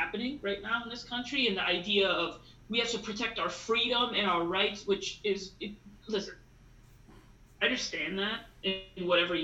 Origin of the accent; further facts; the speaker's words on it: United States; We're young and we grew up in America. We went to American public schools and held jobs with American companies, went to American universities